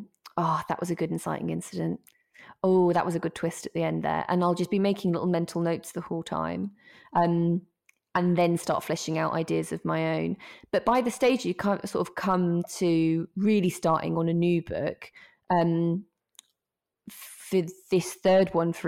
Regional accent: East of England, United Kingdom; I mean, I'm from Norfolk. And we've got a bit of a reputation in Norfolk because you don't really have to drive through Norfolk to get to anywhere else.

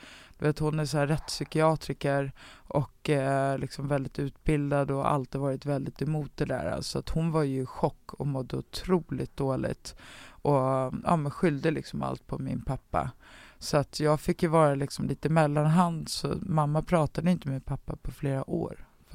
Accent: Dalen, Sweden; Och det är väl lite det också som handlar om vart jag är uppvuxen i Dalen.

